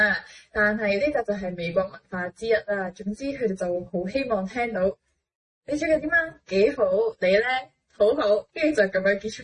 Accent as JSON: {"language": "Cantonese", "country": "Hong Kong", "said": "我们作为香港人"}